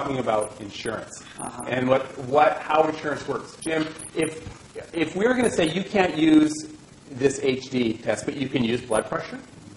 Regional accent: Alberta, Canada; don't mind me answering in English because that's the only option I have. So I'm from Alberta.

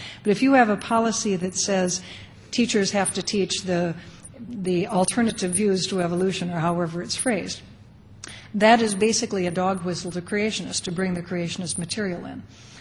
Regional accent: California, United States; I come from California.

